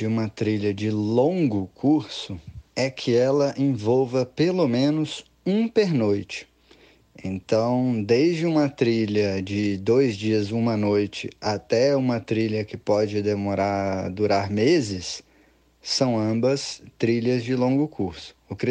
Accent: Brasília, Federal District, Brazil; now in Chapada dos Veadeiros, Brazil; Eu sou nascido e criado em Brasília.

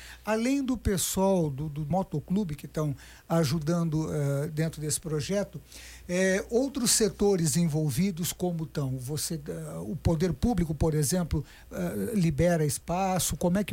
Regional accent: Dom Pedrito, Rio Grande do Sul, Brazil; Da cidade de onde eu venho, Dom Pedrito, Rio Grande do Sul

